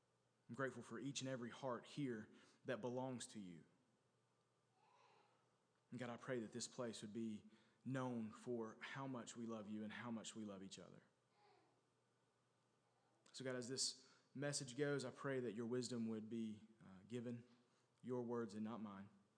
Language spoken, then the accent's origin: English; Wilkesboro, North Carolina, United States; And I went to Appalachian State University, I'm from Wilkesboro, so it was only about 45 minutes from my hometown.